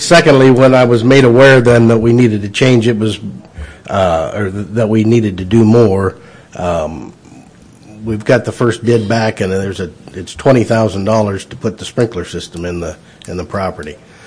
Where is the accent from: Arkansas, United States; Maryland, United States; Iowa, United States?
Iowa, United States; it I'm from Iowa